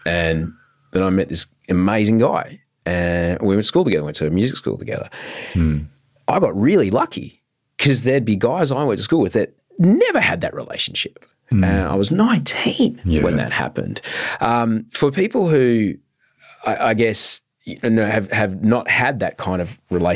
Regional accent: Brisbane, Queensland, Australia; I grew up in Queensland, in Brisbane, in Bjelke Petersen.

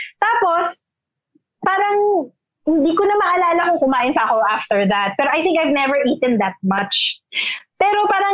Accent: Manila, Metro Manila, Philippines; ako kasi bilang sa Maynila ako lumaki nung pagkabata ko, hindi pa ako actually nakakain ng talaba

